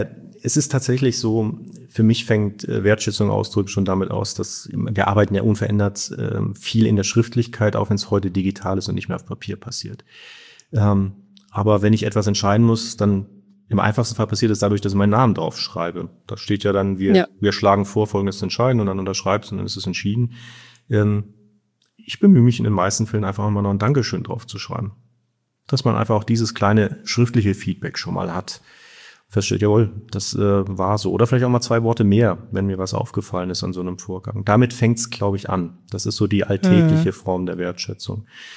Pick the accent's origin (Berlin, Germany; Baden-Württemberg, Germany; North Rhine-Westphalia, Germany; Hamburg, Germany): Baden-Württemberg, Germany; born there